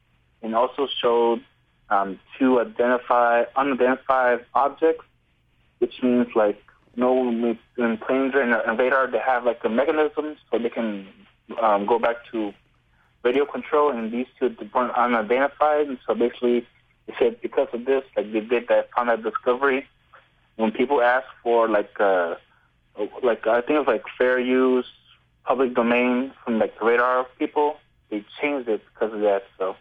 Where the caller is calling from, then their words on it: Dallas, Texas, United States; from Dallas, Texas.